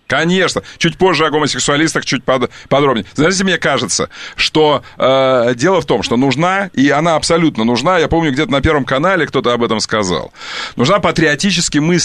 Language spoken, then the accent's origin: Russian; Crimea, Ukraine; born there; я родился в Крыму, и, да, ну, я чувствую Крым как-то, чувствую, это моя земля, понимаете?